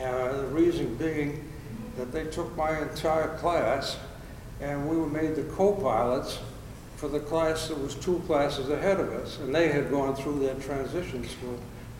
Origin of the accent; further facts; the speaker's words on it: Beverly, Massachusetts, United States; I'm from Beverly, Massachusetts, birthplace of the American Navy.